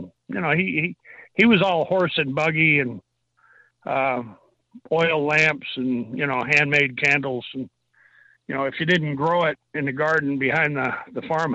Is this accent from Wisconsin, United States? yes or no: no; New York, United States; as a kid, I grew up in Northern New York